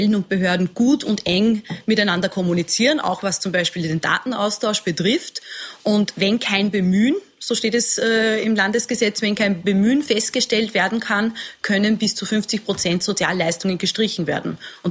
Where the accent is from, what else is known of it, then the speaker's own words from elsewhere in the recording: Upper Austria, Austria; in meinem Heimatbundesland Oberösterreich wird das seit Jahren schon so gepflegt